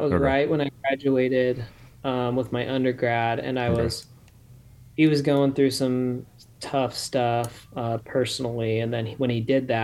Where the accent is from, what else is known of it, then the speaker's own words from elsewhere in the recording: Utah, United States; also born or lived in Arizona; We moved from Arizona to like Ogden area in Utah.